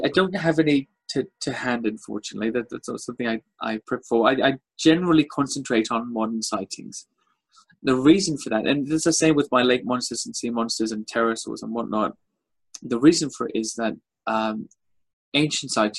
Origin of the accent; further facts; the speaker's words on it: Wales, United Kingdom; And I grew up in Wales, so of course we have the Welsh dragon on the flag.